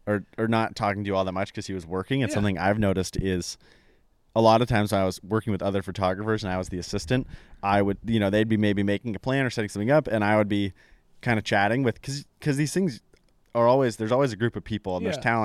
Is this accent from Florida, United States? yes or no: no; New Hampshire, United States; Yeah, so I grew up in New Hampshire, like I was saying, in a small town, not much to do except play outside.